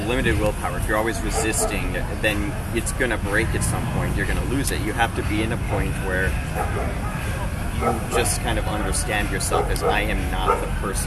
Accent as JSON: {"language": "English", "region": "Colorado", "country": "United States", "said": "No, I'm working. I come from Colorado."}